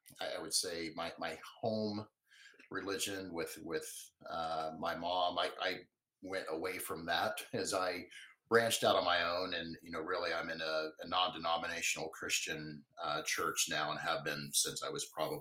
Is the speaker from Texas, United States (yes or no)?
no; Wichita, Kansas, United States; So I grew up in Southwest Wichita.